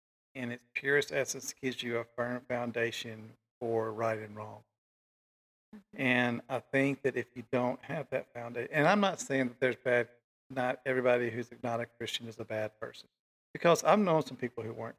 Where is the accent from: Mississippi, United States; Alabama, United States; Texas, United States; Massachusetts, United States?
Mississippi, United States; Vicksburg; born there; Now, I was born in Vicksburg, Mississippi, the very, very heart of the Civil War.